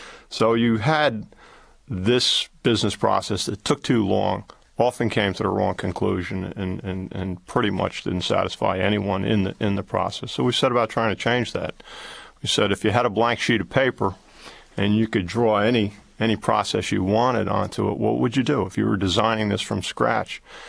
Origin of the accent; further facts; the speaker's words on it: New York, United States; I grew up in New York. I'm a veteran